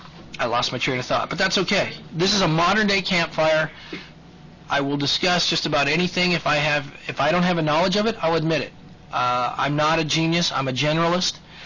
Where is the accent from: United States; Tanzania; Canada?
United States; I'm a Christian. I'm an American Christian that believes in liberty for everyone, regardless of race, creed, color, you know, nation of origin